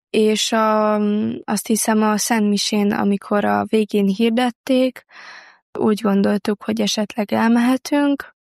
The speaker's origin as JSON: {"language": "Hungarian", "town": "Zalaegerszeg", "region": "Zala", "country": "Hungary", "said": "és Zalaegerszegről jöttem."}